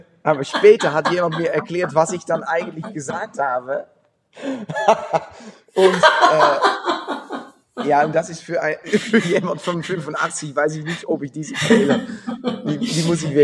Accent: Amersfoort, Utrecht, Netherlands; German is a second language; also born or lived in Amsterdam; now in Arnhem, Netherlands; Ja, ich komme aus Amersfoort in den Niederlanden, Mitte der Niederlande, habe auch lange Zeit in Amsterdam, lange Zeit, aber einige Jahre in Amsterdam gewohnt und jetzt in Arnhem.

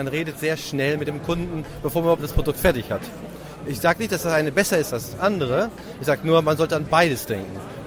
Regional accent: Germany; now in Ireland; ich als Deutscher im Ausland lebe, in Irland

